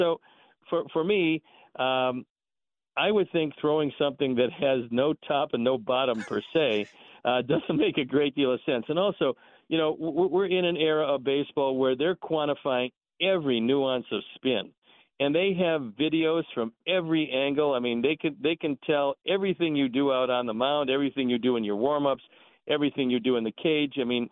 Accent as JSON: {"language": "English", "town": "Cleveland", "region": "Ohio", "country": "United States", "tie": "born or raised there", "said": "and I was very familiar with that because growing up in Cleveland, that was part of the legend, you know."}